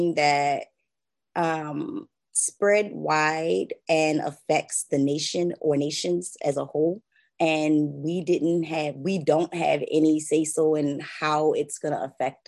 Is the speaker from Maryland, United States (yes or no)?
yes; Baltimore, Maryland, United States; It is around 12:15 p.m. Eastern, and I'm from Baltimore, Maryland.